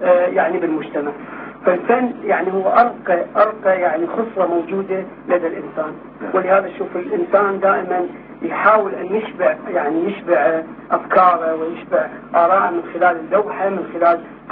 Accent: Iraq; إحنا كعراقي نتمنى أن تتغير يعني هاي السلطة

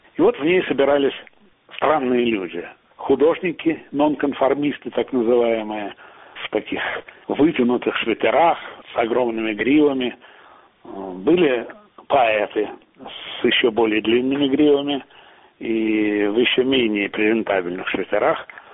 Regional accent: Tashkent, Uzbekistan; moved away as an adult; now in Moscow, Russia; И я его в Ташкенте, я родом из Ташкента, смотрел в каком-то клубе

